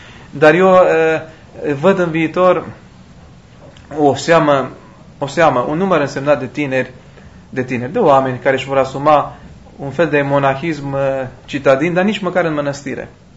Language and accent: Romanian; Romania; Sigur că și eu sunt mândru că sunt român, dar nu înainte de a fi ortodox.